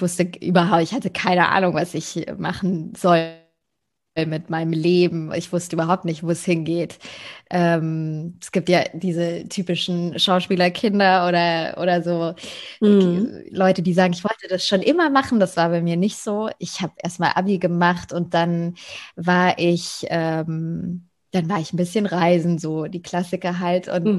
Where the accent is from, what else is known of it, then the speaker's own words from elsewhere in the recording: Bavaria, Germany; ich komme aus der Nähe von München.